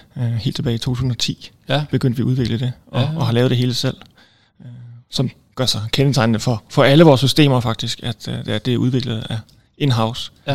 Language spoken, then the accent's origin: Danish; Odense, Region of Southern Denmark, Denmark; now in Aarhus, Denmark; Jeg er oprindelig fra Odense